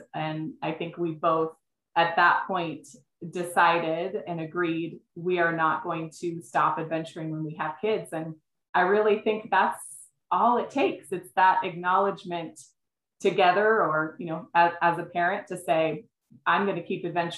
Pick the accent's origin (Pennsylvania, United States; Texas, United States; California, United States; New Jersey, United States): California, United States; San Diego; I was raised in San Diego, so I was outside a lot, but I was definitely not raised in the outdoors as I would say that my kids are.